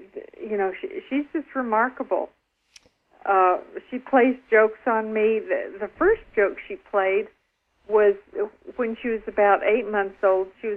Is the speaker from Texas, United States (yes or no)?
yes; Texas, United States; and I grew up in Texas, and I love the smell of Mexican chilies.